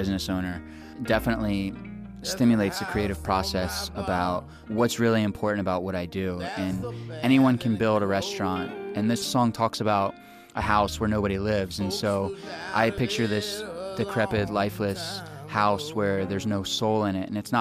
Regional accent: East Coast, United States; now in Los Angeles, United States; I mean, I grew up on the East Coast, and so I definitely have a place in my heart for it, and, like, my children are back there, and my parents live on the East Coast

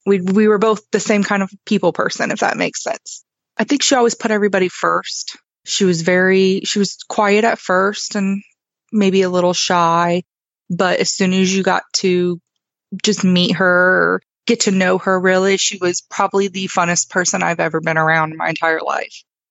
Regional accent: Ohio, United States; I was not from Tennessee. I was originally from Ohio

